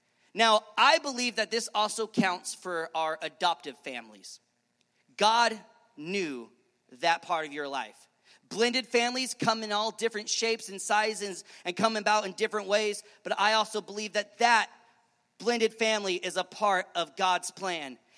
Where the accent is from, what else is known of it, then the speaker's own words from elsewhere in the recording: Nebraska, United States; I'm from Nebraska, whoop, whoop, right? All that wonderfulness.